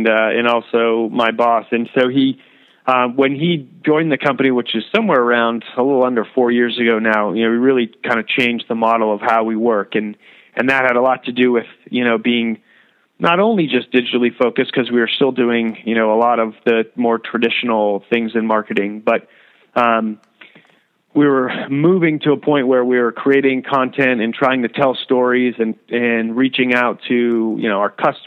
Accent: New Hampshire, United States; also born or lived in San Diego; I grew up in New Hampshire, grew up playing a lot of other sports and not necessarily golf.

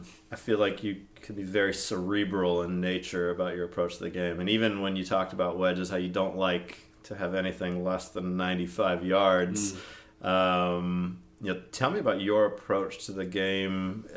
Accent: California, United States; Yeah, so I grew up in California, spent a long time there, probably 36 years, I guess.

